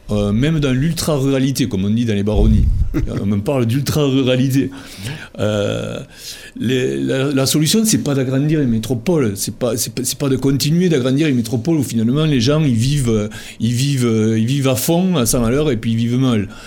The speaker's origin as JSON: {"language": "French", "region": "Occitanie", "country": "France", "tie": "born or raised there", "said": "moi je suis originaire d'une famille du Tarn-et-Garonne, dans un petit village où nous avons vécu dignement dans une ferme de 30 hectares avec mes frères, mes cousins."}